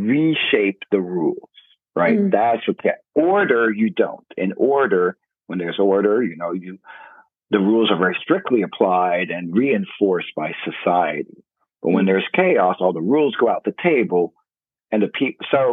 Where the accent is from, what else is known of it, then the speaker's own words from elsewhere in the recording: United States; you're from the UK, I'm from the States, we went to China.